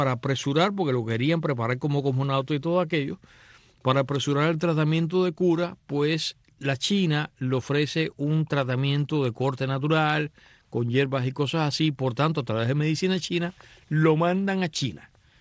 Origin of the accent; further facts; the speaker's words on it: Cuba; Crecimos todos nosotros en Cuba, en la época de infancia